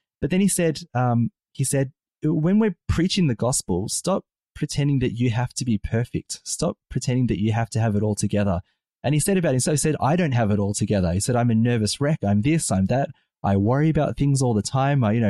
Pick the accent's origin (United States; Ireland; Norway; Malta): Malta; This was growing up in Malta, you know, plug for the country that where Caroline and I and our family come from.